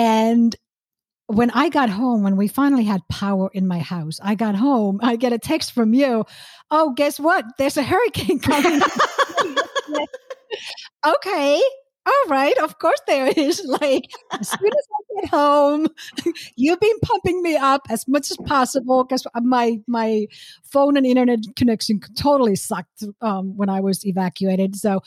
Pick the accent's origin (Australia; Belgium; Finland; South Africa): Finland; now in United States; I am originally from Finland. I've been here for over 20 years. So I am more American now than, you know, I probably ever was a Finnish person.